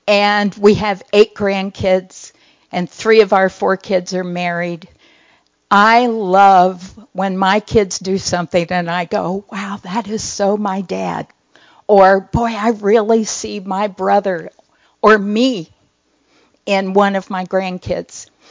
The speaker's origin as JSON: {"language": "English", "region": "Kentucky", "country": "United States", "said": "because we're from Kentucky"}